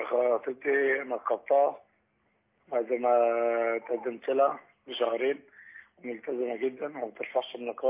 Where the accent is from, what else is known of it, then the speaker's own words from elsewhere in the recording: Suez, Suez Governorate, Egypt; حضرتك أنا من السويس